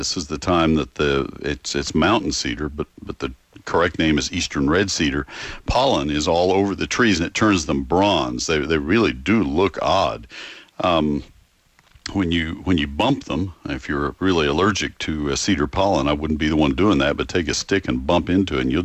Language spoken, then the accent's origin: English; College Station, Texas, United States; In my hometown of College Station, Texas, I was down there in the fall, and I saw yaupon hollies. I've been in and out of College Station. I lived there 18 years and in and out of College Station all my life